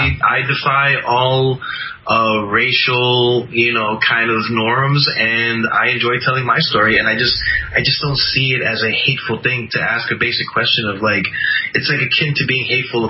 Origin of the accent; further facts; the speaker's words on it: Miami, Florida, United States; And I just didn't understand that, because my whole entire life growing up in Miami, where are you from was actually a really positive thing.